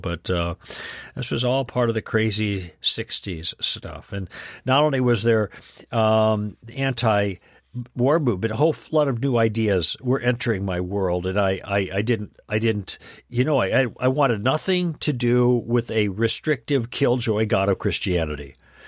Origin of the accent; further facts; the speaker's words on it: Chicago, Illinois, United States; also born or lived in Wisconsin; Incidentally, I was born in Chicago, grew up most of my life in Chicago at that point in the suburbs, except for the first 5 years that I spent on a farm in northern Wisconsin.